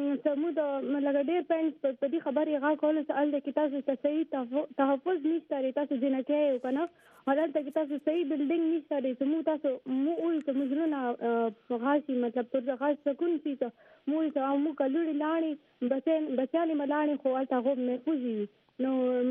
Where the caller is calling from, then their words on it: Peshawar, Khyber Pakhtunkhwa, Pakistan; زه پېښور نه ما ټلیفون کړی دے